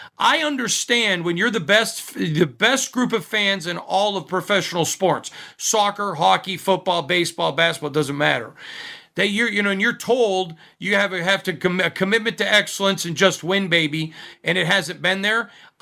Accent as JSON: {"language": "English", "region": "Midwest", "country": "United States", "said": "Sorry, I'm from the Midwest."}